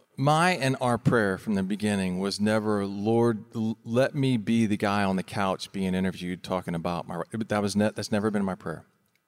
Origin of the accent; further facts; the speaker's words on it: Florida, United States; And so we had two tickets to the Southeast because we're from Florida.